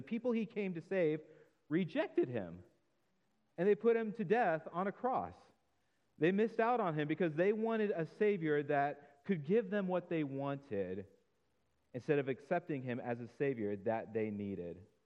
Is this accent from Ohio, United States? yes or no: no; Florida, United States; but I'm originally from Florida, and I've lived in southern Florida and middle Florida for the majority of my life.